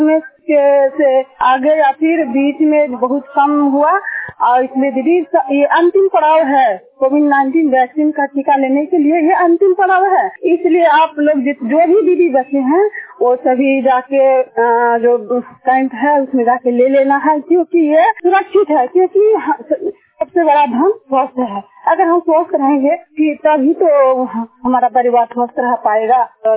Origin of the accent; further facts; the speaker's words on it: Bihar, India; और मैं मोहनपुर प्रखंड से हूँ और जिला समस्तीपुर पड़ता है।